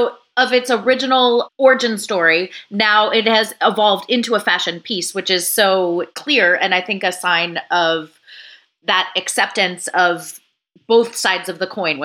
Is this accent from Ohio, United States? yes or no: yes; Ohio, United States; I grew up in Ohio, so we're neighbors.